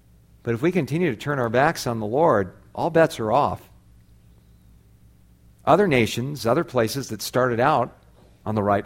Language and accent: English; United States; I am glad I'm an American. I love this country.